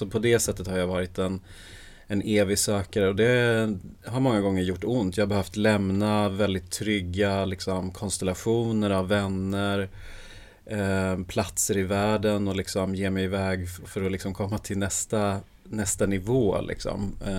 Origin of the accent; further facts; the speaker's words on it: Sweden; born there; i Norden som heter Sagrada Madre, som är från Argentina, som är mitt andra hemland. Jag är född i Sverige, men min mamma är född i Buenos Aires.